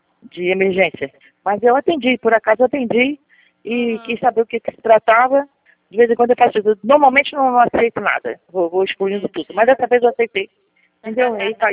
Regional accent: Brazil; porque eu sou brasileira

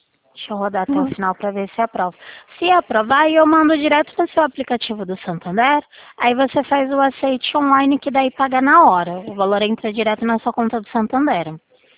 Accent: Limeira, São Paulo, Brazil; Eu sou daqui da cidade de Limeira

